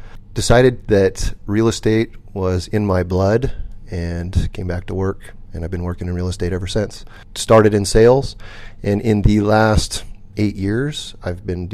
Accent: Chelan, Washington, United States; growing up in Chelan and, you know, seeing the changes that have happened over all the years that I've been back and selling real estate

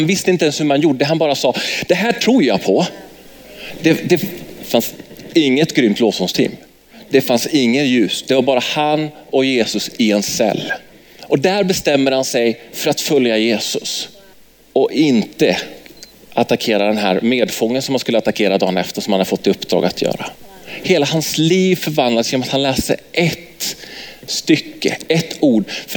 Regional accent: Värnamo, Jönköping County, Sweden; born there; att jag var född i Värnamo. Så att jag är ju från Värnamo, så jag är som hemma.

